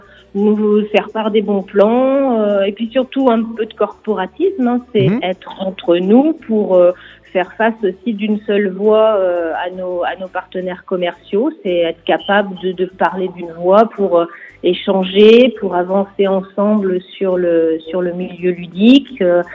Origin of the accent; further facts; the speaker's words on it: Brittany, France; il y a vraiment chez nous en Bretagne beaucoup de boutiques